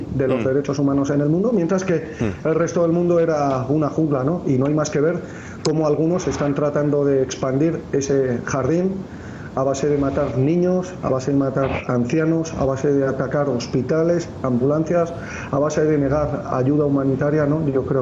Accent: Basque Country, Spain; yo soy ciudadano vasco del Estado español y por lo tanto ciudadano europeo

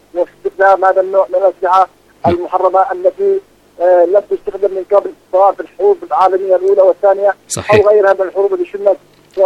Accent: Yemen; نحن أحرارا كما ولدنا وسنبقى أحرارا في اليمن،

